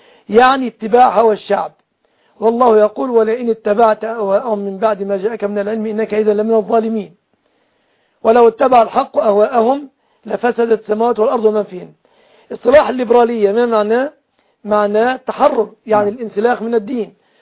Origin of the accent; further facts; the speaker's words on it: Mansoura, Dakahlia, Egypt; أنا من المنصورة